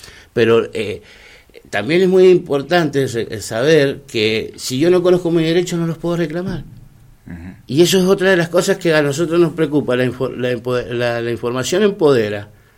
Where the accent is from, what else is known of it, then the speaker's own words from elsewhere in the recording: Luján, Buenos Aires Province, Argentina; también nos mueve es que somos lujaninos nacidos en Luján. Y siempre apostamos por Luján. Nunca nos fuimos de Luján. Caminamos las calles de Luján cada día de nuestras vidas